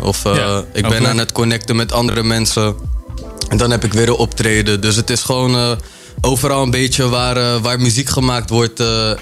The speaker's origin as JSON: {"language": "Dutch", "town": "Harderwijk", "region": "Gelderland", "country": "Netherlands", "said": "Ik kom uit Harderwijk."}